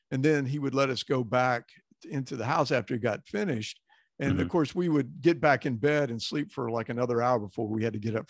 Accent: Texas, United States; growing up in Texas has its own little things that you're very proud of, the history and different things like that.

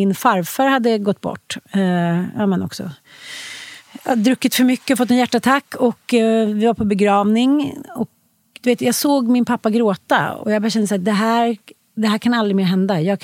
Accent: Salem, Stockholm County, Sweden; born there; also born or lived in Jönköping / Småland / Dalarna; Så att jag föddes i Salem utanför Stockholm och sen så hade jag flyttat typ 7-8 gånger inne i Jönköping, i Småland, i Dalarna.

